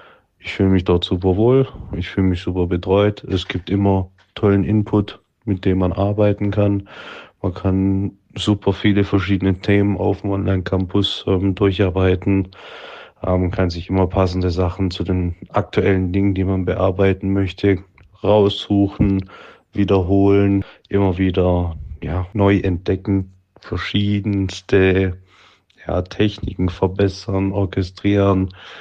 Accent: Baden-Württemberg, Germany; Ich komme aus Baden-Württemberg

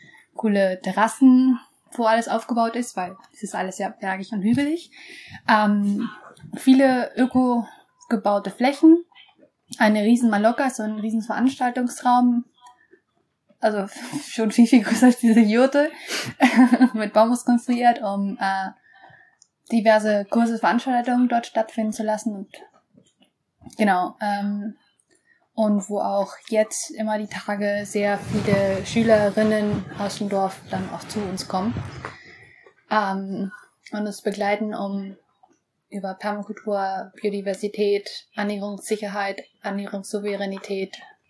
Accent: San Agustin, Huila, Colombia; ich bin in Kolumbien aufgewachsen, im Süden, in einem Ort namens San Agustin Huila, so 1007 Meter Höhe.

